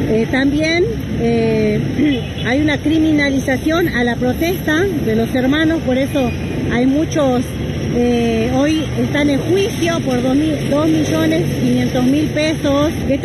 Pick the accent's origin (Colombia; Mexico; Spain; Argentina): Argentina; Como argentinos necesitamos que nos apoyen también, ¿no?